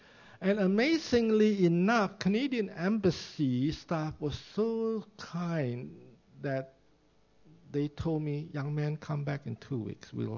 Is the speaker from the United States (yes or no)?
no; Indonesia; English is a second language; also born or lived in China; I was born in China, and the day I was born, my father went to the Philippines. And in 1949, when I was 3 years old, so you know how old I am, and my mother took six of us to Indonesia.